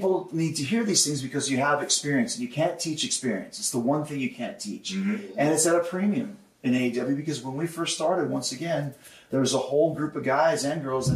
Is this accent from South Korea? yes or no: no; Winnipeg, Manitoba, Canada; I'm from Winnipeg, this small little prairie town.